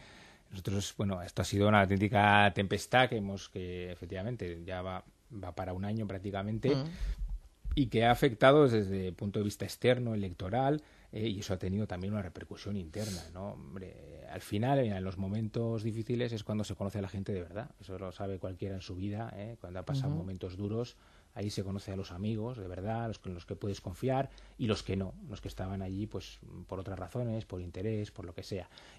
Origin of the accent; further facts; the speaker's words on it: Basque Country, Spain; yo soy vasco, por ejemplo